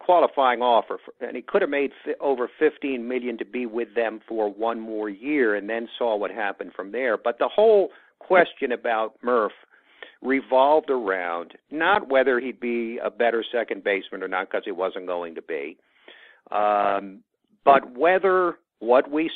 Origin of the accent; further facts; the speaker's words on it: Connecticut, United States; as a guy growing up in Connecticut, being a Yankees fan